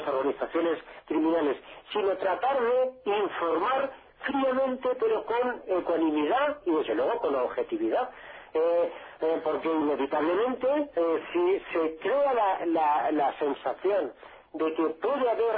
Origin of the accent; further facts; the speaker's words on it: Spain; esto en Europa, en mi país, en España en particular, es un debate muy largo tiempo.